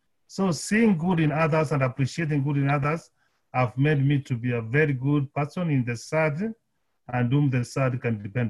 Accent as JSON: {"language": "English", "country": "Kenya", "said": "from Kenya."}